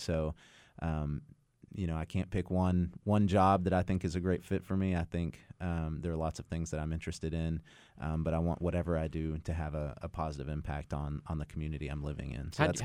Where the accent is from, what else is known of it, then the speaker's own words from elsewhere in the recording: Amarillo, Texas, United States; also born or lived in Dallas; Well, I'm originally from Amarillo, so I'm a native Texan. Grew up there. I was born in Dallas. My extended family lives there, but grew up in Amarillo.